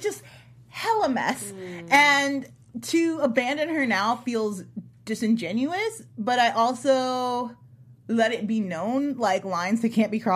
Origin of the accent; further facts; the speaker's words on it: Illinois, United States; The middle of nowhere in Illinois. I live in the corn.